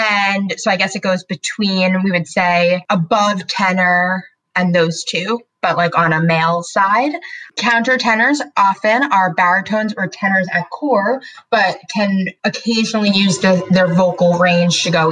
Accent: New York, United States; We're from New York, so we say soprano, I feel like. I don't know. That sounds like an accent thing

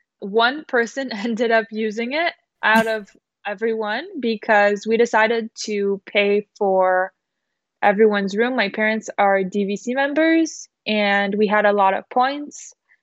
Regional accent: Canada; I'm from Canada.

